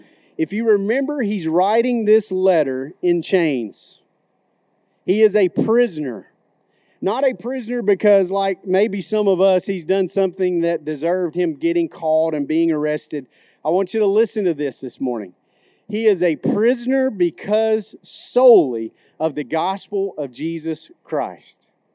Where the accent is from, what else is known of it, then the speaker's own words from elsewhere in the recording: the South, United States; accent: Southern; You can kind of hear it in my dialect, right? My accent. If you didn't know, I have an accent, right? It's Southern English, as you might have picked up on.